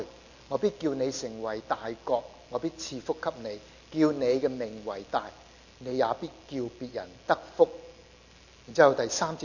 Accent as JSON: {"language": "Chinese", "country": "China", "said": "我们中国人会想很多的事，我们怎样来到聚在一起？"}